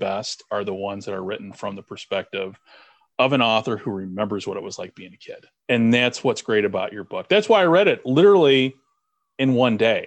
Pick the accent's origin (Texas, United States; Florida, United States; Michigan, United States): Michigan, United States; I was all of seven and growing up in Michigan.